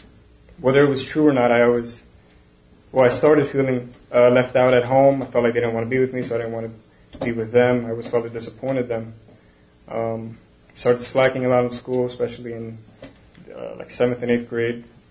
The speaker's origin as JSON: {"language": "English", "region": "New Jersey", "country": "United States", "tie": "born or raised there", "said": "I am 26. I was born and raised here in Jersey, Dirty Jersey. Grew up mostly with my brother and my mother. My parents are Puerto Rican."}